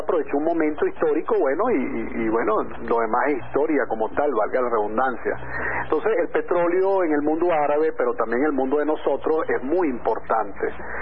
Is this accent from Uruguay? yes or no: no; Venezuela; Si nosotros como venezolanos no despertamos